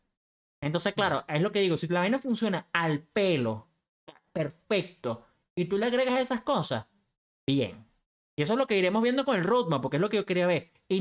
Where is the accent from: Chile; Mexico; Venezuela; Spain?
Venezuela; Si la vaina fuera de Venezuela, yo seguramente estaría botando baba de lo espectacular que están vendiendo en mi país. Pero yo de Venezuela es como, ok, de pinga.